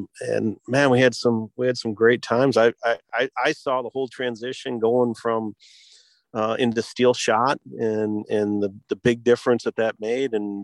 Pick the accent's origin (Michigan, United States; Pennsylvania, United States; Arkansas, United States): Michigan, United States; Yeah. Well, it's, you know, I was born and raised in Michigan